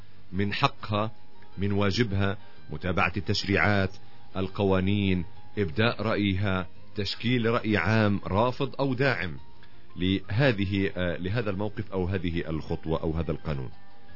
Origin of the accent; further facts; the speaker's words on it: Palestine; احنا كمجتمع فلسطيني